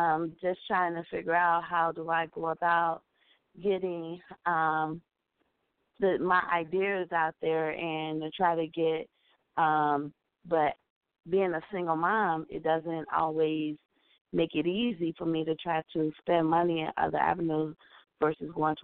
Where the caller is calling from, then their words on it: Willowbrook, Illinois, United States; I'm calling from Willowbrook, Illinois.